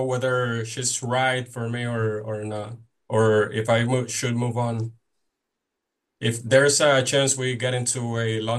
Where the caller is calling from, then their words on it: Dominican Republic; I'm calling from Dominican Republic.